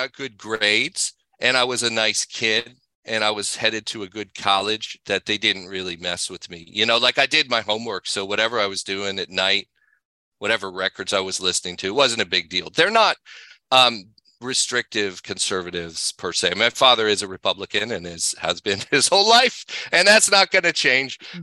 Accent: Los Angeles, California, United States; I grew up in Los Angeles, which is, you know, obviously one of the world's great food cities

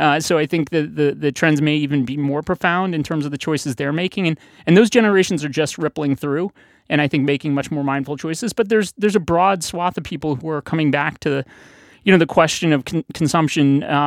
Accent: St. Louis, Missouri, United States; So like beer barrels, where I grew up in St. Louis, the Anheuser-Busch Clydesdales, the famous horses dragging the beer barrels along.

